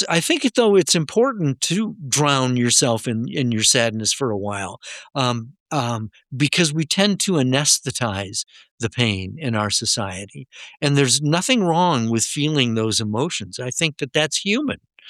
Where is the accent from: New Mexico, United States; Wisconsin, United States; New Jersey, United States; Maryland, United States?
Wisconsin, United States; La Crosse; I'm from La Crosse, Wisconsin, along the Mississippi River on Wisconsin's west coast.